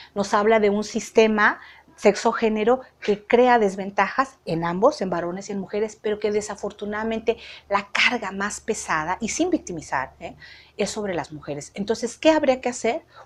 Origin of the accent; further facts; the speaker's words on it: Mexico; un despertar que tenemos que hacer como mexicanos y mexicanas